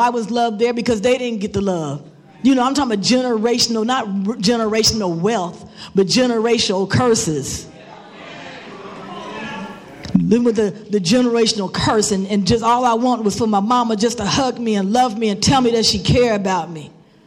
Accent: Cincinnati, Ohio, United States; I'm from the Cincinnati area. And so I came here to get clean.

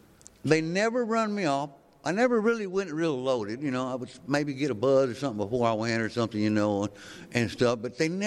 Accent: Houston, Texas, United States; I'm from Houston originally, but I didn't get clean in Houston, right? I got clean in East Texas, right?

